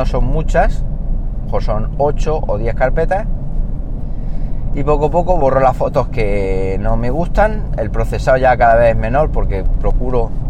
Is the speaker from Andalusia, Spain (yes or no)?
yes; Siles, Andalusia, Spain; por ejemplo Linares o por ejemplo Siles, que es mi pueblo.